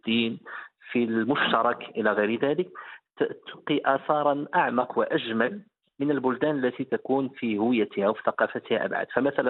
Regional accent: Tetouan, Tanger-Tetouan-Al Hoceima, Morocco; أنا لا أخفيك أنا ابن مدينة تطوان بشريطها الساحلي الجميل

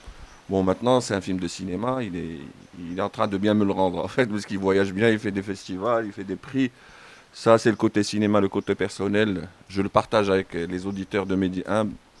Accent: Morocco; mais pas chez moi au Maroc.

